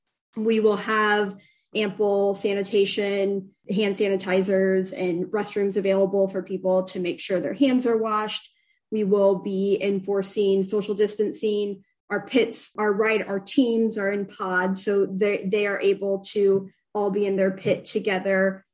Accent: Indiana, United States; So although I'm born and raised in Indiana, I only visited IU once for a campus tour when I was a senior in high school

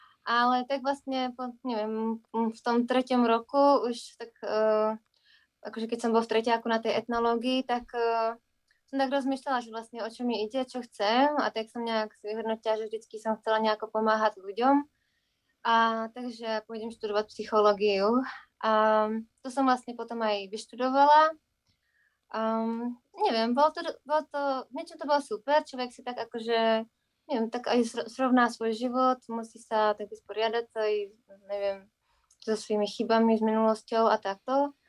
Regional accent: Bystřice nad Pernštejnem, Vysočina Region, Czechia; Ja pochádzam z Bystrice nad Ternštejnem. To je také menšie mestečko, 50 km od Brna na sever. A tam som vlastne vyrastala, až kým som potom šla na výšku.

